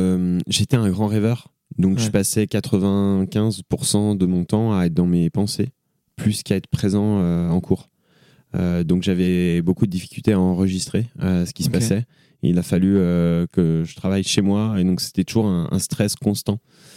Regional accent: France; Bon, en plus, je suis français, on peut être très exigeant

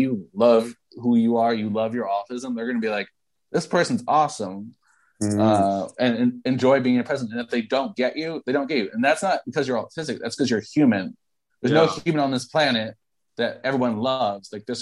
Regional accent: New York City, New York, United States; and I'm from New York City, like, you think you're strange? Like, you should spend a week in my own neighborhood.

